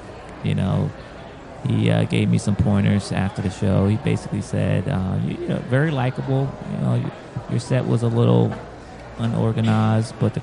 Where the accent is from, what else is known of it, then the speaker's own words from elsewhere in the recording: West Virginia, United States; So it's like the reverse effect when we go to New York and we tell them we're from West Virginia.